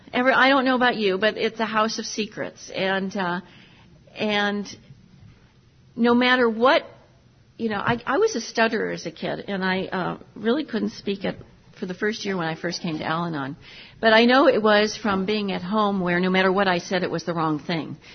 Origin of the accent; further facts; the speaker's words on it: Cleveland, Ohio, United States; And I was raised in Cleveland, Ohio, like George. George and I have survived Cleveland.